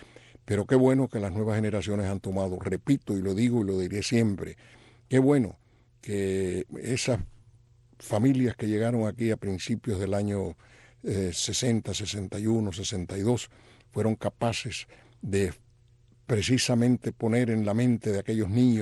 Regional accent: Cuba; siguen siendo cubanos, sienten como cubanos. Le gusta el arroz con frijol y la carne de puerco, y piensan como nosotros los viejos, y a medida que van teniendo más edades se van poniendo más cubanos

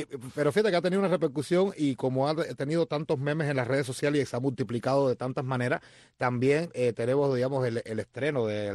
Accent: Matanzas, Cuba; Y yo, que soy de Matanza, viví, y como vivió mucha gente de mi generación

